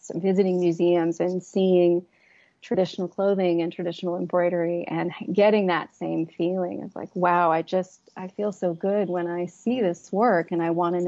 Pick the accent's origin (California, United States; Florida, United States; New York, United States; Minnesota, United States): California, United States; Santa Rosa; So I grew up in the Bay Area in Santa Rosa, California, which is about an hour north of San Francisco.